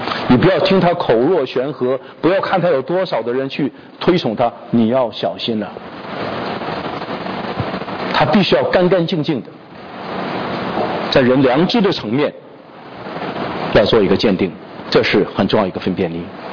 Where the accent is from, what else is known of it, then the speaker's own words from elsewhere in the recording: China; 像我们中国人说刑不上大夫哈